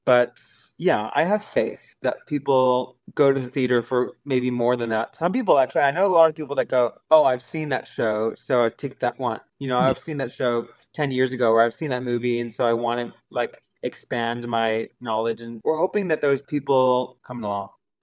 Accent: Sydney, New South Wales, Australia; I'm from Sydney myself

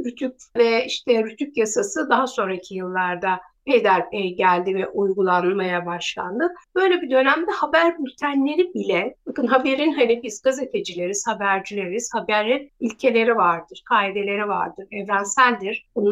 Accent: Eskişehir, Turkey; Yani ben de Eskişehirliyim. Dizi Sivrisar'da çekiliyor. İşte Eskişehir'in hani Orta Anadolu'nun diyelim şivesi, mekanları, o yüzden çok da tanıdık geliyor. Köyümüze gitmiş gibi oluyoruz.

